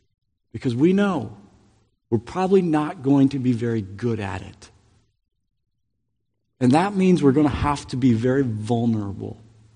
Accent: Michigan, United States; And I grew up in Michigan where we used to get tons of snow.

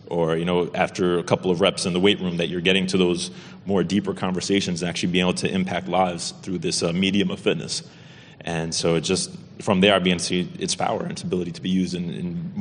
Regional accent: Union City, United States; Grew up just up on the hill, Union City, and was a privileged to be able to play basketball starting in high school

